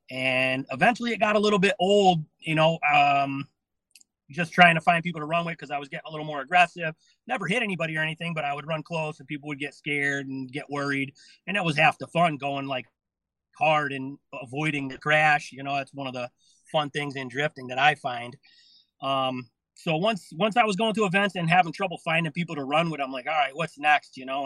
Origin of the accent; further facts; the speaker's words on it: New York City, New York, United States; born there; now in Connecticut, United States; You know, I was born in the Bronx, only lived there for a short time.